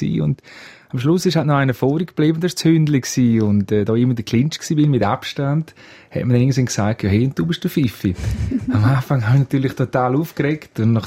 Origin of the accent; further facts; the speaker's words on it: Chur, Graubünden, Switzerland; Ich bin in Chur geboren, bin hier aufgewachsen. Ich bin ein Churer, glaube ich, das darf man so sagen. Ich bin ein Bündner und mir liegt sehr viel eigentlich an der Heimat.